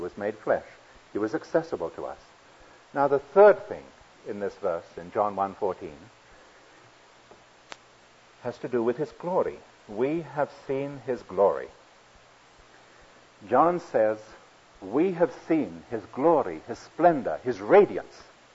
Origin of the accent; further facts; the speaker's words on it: London, United Kingdom; I'm a city dweller. I was raised in London. I love urban life. I get very nervous out in the countryside here